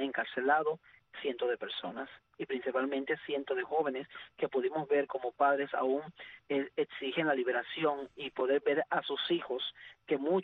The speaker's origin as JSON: {"language": "Spanish", "region": "Santiago de Cuba", "country": "Cuba", "tie": "born or raised there", "said": "como mismo me crié yo en Santiago de Cuba, en Altamira"}